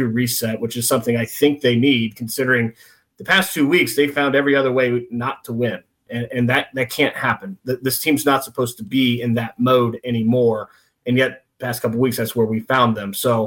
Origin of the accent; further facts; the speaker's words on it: Indiana, United States; I grew up in North Central Indiana, which is not Illinois, even though Cubs fan in Indiana don't seem to understand that.